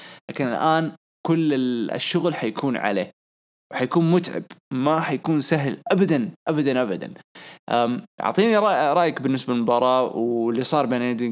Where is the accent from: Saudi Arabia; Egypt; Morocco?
Saudi Arabia; ويكون عندنا في السعودية وبالضخامة دي